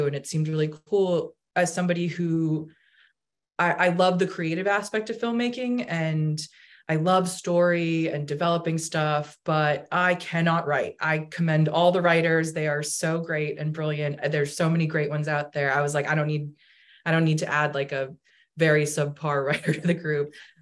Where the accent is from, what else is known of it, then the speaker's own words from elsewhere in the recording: Massachusetts, United States; I'm from Massachusetts.